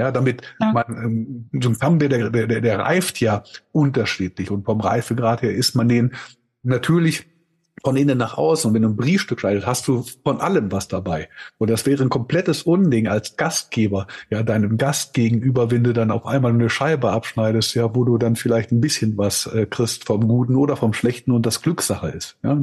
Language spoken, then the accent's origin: German; Germany; accent: Copenhagen Danish; Und ich bin zweisprachig aufgewachsen. Ich bin tatsächlich zur dänischen Schule gegangen. Ich habe einen Kopenhagen-Dialekt.